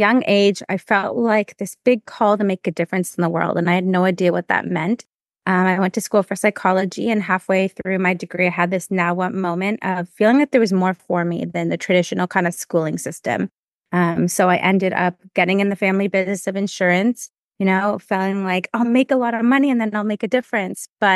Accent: Toronto, Ontario, Canada; So I'm from Toronto, Canada.

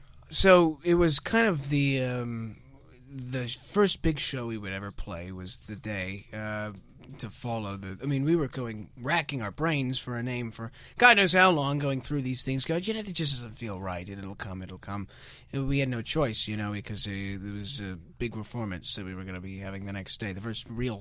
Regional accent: Michigan, United States; We're from Michigan.

